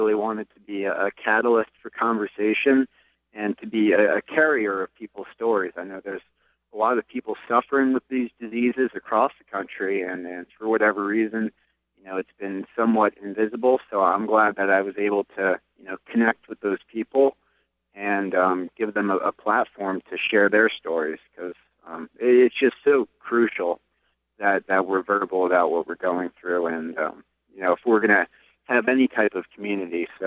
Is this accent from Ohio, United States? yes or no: no; Morristown, New Jersey, United States; Right now, I am in Morristown, New Jersey. So, I finally made it back to my hometown.